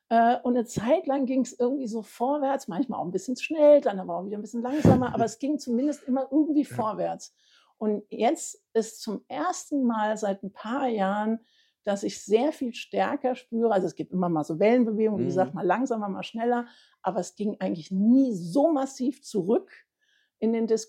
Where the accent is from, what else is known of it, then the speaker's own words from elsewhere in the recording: Frankfurt am Main, Hesse, Germany; meine Frau und ich, wir sind zwar beide in Frankfurt am Main geboren und auch dort aufgewachsen